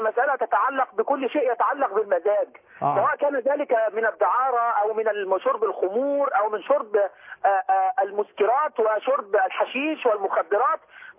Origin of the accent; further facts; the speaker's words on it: Egypt; انا مصري مسلم